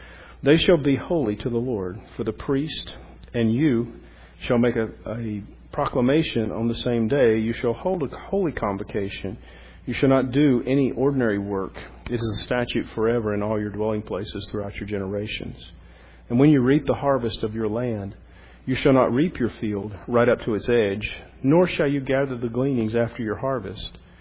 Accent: the South, United States; we're from the South, most of us anyway. I can think back on my childhood growing up

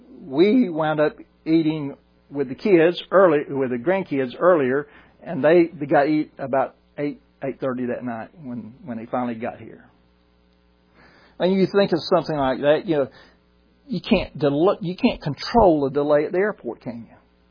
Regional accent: Georgia, United States; You know, I tell folks I'm Southerner by birth, Georgian by the grace of God.

